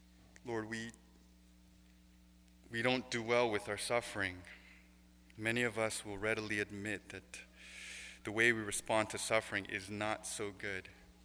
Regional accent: United States; And like many of you, I'm an American and I love my comfort.

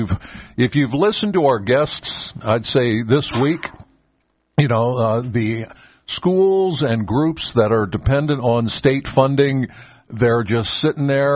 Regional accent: Penns Valley, Pennsylvania, United States; I'm from Penns Valley.

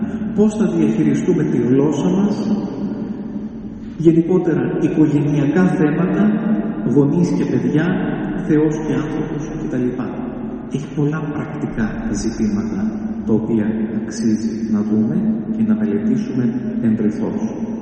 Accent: Greece; Είμαι Έλληνας. Το χαίρομαι. Έχω μια ιστορία που κουβαλάω.

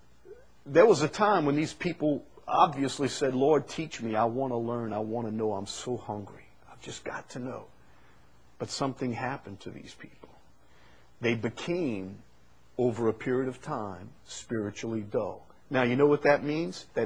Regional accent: Chalmette, Louisiana, United States; I never did get English. That's why I talk the way I do. I'm from Chalmette.

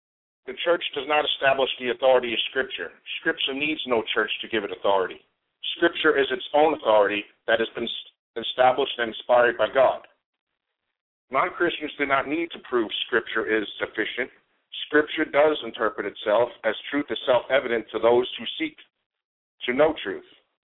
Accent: Island Park, New York, United States; now in Apollo Beach, United States; a 47-year-old New York City police officer living in Apollo Beach, Florida. I'm originally from Island Park, New York.

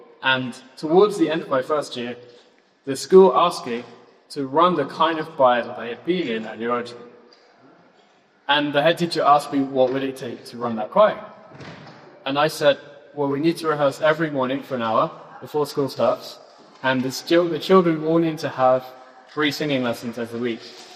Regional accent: London, United Kingdom; I grew up in London, and I went to a really prestigious school called the London Oratory. It was a Catholic state school.

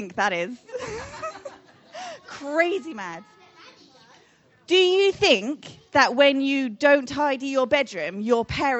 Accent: Purley, London, United Kingdom; So I grew up in Purley, which is just a couple of miles down the road, and our house got flooded.

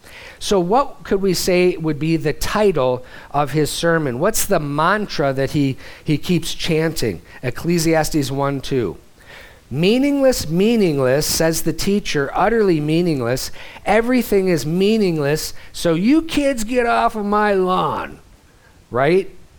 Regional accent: Missoula, Montana, United States; Well, growing up in Missoula, Montana, I was like, whoa.

